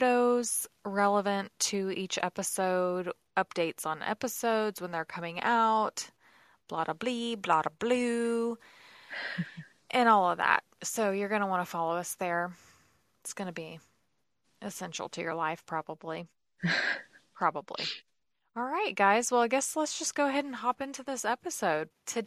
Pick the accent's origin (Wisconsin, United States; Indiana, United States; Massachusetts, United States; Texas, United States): Texas, United States; Saginaw; Yeah, well, where we grew up in Saginaw, the houses are pretty small there too.